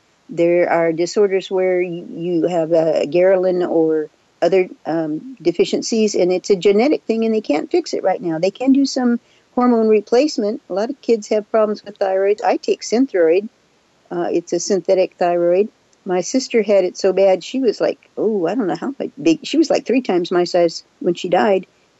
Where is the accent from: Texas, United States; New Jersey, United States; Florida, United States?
Texas, United States; It makes Southerners look nuts. I'm from Texas